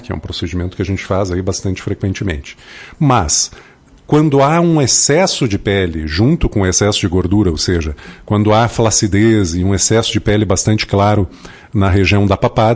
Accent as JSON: {"language": "Portuguese", "town": "Vacaria", "region": "Rio Grande do Sul", "country": "Brazil", "tie": "born or raised there", "said": "Eu sou natural de Vacaria, e aí depois de Lagoa meu pai acabou sendo transferido para Vacaria, que é onde a gente residia, né?"}